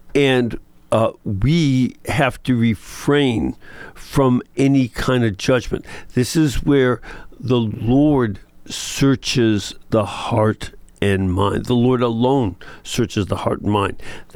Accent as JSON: {"language": "English", "town": "Chicago", "region": "Illinois", "country": "United States", "said": "One, Walter was from New York and I was from Chicago."}